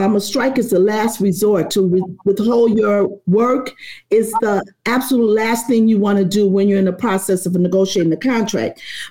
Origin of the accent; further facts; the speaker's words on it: the South, United States; I'm a woman of faith. I'm originally a Southerner